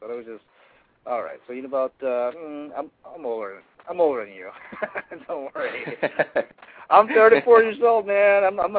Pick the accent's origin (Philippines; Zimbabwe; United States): Philippines; I'm Filipino, right? I can speak differently, like Tagalog, which is similar to, you know, Spanish, well, you know, about maybe 35% of that, but not as Spanish